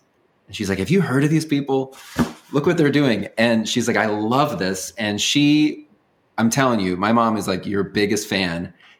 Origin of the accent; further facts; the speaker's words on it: California, United States; we were in like Southern California in the Vineyard church in like the, you know, late 80s, early 90s.